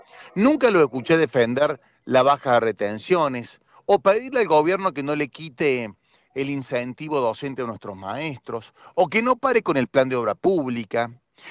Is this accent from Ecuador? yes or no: no; Córdoba, Argentina; el límite son los cordobeses, el límite somos la provincia de Córdoba